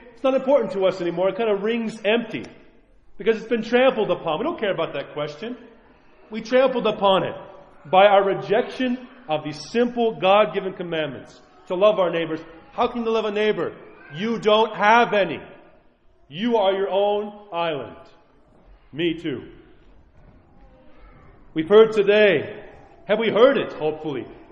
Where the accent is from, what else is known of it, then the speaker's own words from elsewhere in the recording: New York, United States; I grew up in New York. We see crowds all the time.